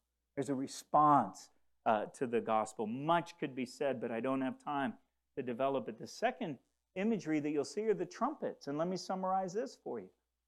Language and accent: English; DR Congo; Where I grew up in the Congo